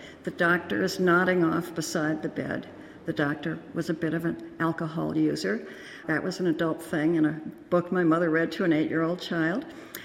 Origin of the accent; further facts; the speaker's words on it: Honolulu, Hawaii, United States; born there; I was born in Honolulu because of my father's work.